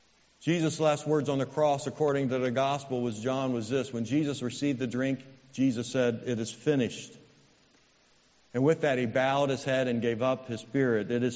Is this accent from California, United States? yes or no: no; Indiana, United States; But I was 6'3 in sixth grade, and I grew up in Indiana, so guess what sport I liked?